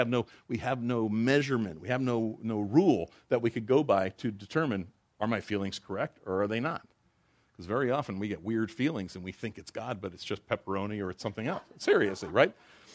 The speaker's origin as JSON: {"language": "English", "country": "United States", "said": "So, I'm an American, I do what I want to do, and that kind of thing."}